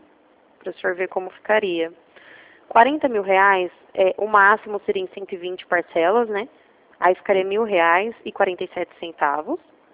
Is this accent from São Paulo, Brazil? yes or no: yes; Marília, São Paulo, Brazil; Não, a gente é de Marília, São Paulo.